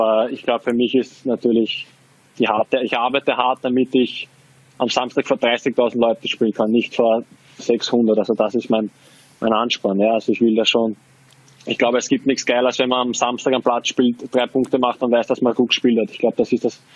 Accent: Austria; Also ich drücke natürlich jetzt als Österreicher den Linzer die Daumen

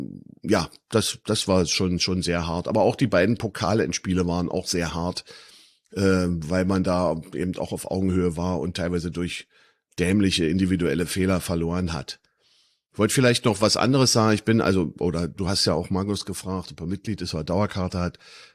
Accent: Berlin, Germany; born there; now in Schönwalde, Germany

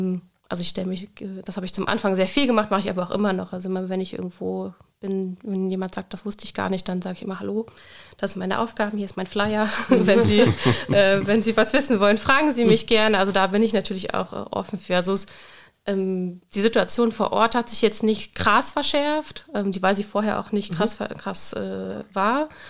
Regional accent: Magdeburg, Saxony-Anhalt, Germany; moved away as an adult; also born or lived in Potsdam; Ich bin in Magdeburg geboren und aufgewachsen und zur Schule gegangen, dann zum Studium nach Potsdam gegangen.

